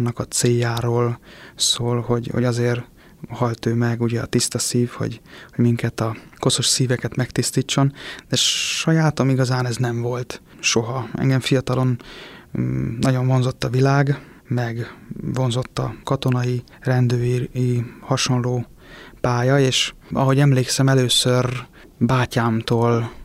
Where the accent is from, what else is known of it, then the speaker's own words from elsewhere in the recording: Százhalombatta, Pest, Hungary; Szüleim amúgy a határon túlról valók, Kolozsvárról, Szatmárnémetiből. Én ide születtem már Százszalombattára, és tényleg egy ilyen közegbe nőttem föl, hogy mindig ott voltunk a gyülekezetben